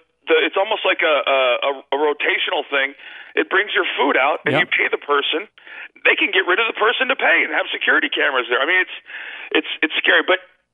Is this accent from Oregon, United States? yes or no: no; Arizona, United States; also born or lived in Alaska; I was born in Alaska, and I grew up in Arizona.